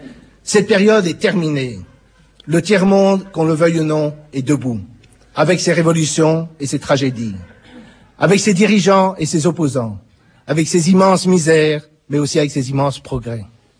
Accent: Belgium; Je sais, Je sais, et mon accent le trahit, que je ne suis que belge.

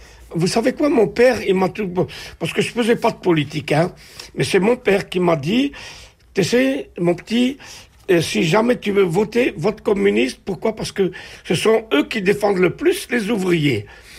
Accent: Calonne-Liévin, Hauts-de-France, France; Moi je suis de Liévin, de Calonne-Liévin.

